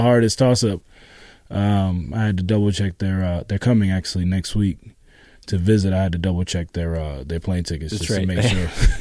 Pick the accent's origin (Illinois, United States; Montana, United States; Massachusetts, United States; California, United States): Massachusetts, United States; Boston; You know, like growing up in Boston, Boston's like a real top 40 city.